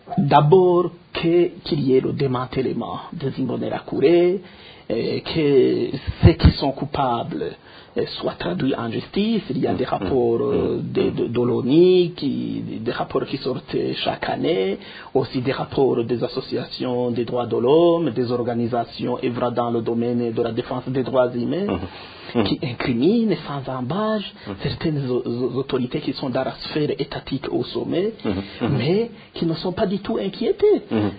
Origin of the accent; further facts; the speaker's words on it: Burundi; moved away; Le Burundi n'appartient pas à Évariste et consorts. C'est nous, c'est chez nous. Même si on a quitté le Burundi, le Burundi reste dans nos cœurs.